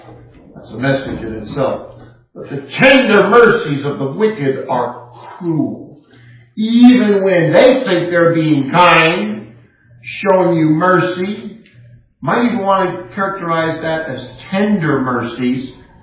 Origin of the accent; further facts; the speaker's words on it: California, United States; Well, I grew up in California, so you have to forgive me.